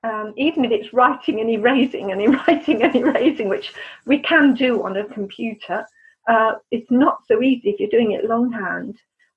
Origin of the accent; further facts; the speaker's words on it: South East England, United Kingdom; I grew up in Kent. And the village I grew up in, Francis Drake grew up in.